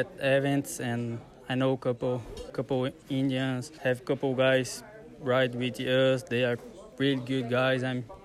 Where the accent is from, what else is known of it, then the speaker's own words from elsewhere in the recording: Itatiba, São Paulo, Brazil; English is a second language; now in United States; I grew up in Brazil. The city is Itatiba, São Paulo.